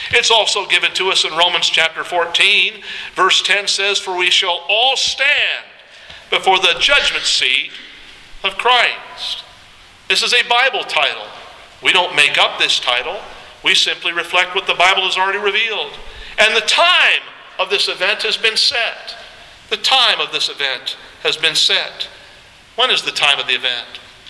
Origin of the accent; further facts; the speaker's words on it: Warren, Ohio, United States; born there; I was born in Warren, Ohio, at the Trumbull County Hospital.